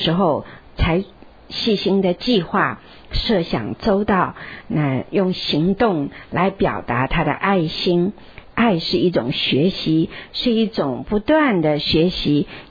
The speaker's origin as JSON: {"language": "Chinese", "country": "China", "said": "因为我们中国人都知道，下焉者以怨报德，上焉者以德报怨"}